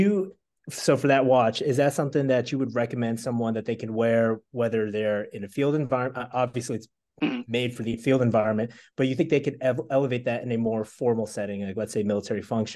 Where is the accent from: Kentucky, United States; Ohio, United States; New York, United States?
New York, United States; Bronx; sometimes, like, you know, if I get excited or emotional, you might either see my Bronx personality or maybe I'm a character from Jersey Shore.